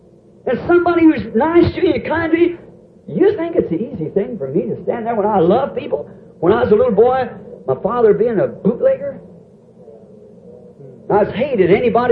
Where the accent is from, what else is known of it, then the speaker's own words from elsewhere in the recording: Ireland; All my people are Catholic. I'm an Irishman. And all my people are Irish Catholic.